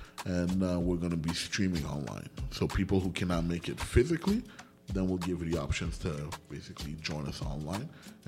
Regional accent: Montreal, Quebec, Canada; I'm from the hood. I'm from Ama Bay.

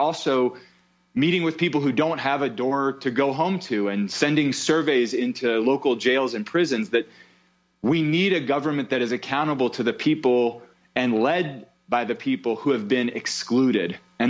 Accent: West Virginia, United States; On the ground right now in West Virginia is pain and death everywhere you look. In my hometown, we are home to the nation's most concerning HIV outbreak.

